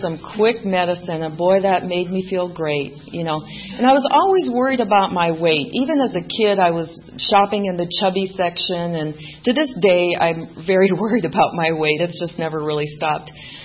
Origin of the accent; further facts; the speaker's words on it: Mexico; also born or lived in Netherlands; I was born in Holland and I was raised in Mexico. And so I was the only little Dutch Mexican on the block.